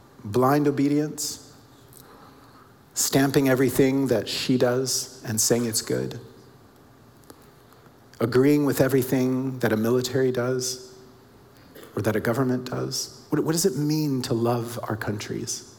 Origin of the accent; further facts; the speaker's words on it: United States; I grew up in the United States, obviously, and have four grandparents that were all from Oklahoma, and one was from Tennessee.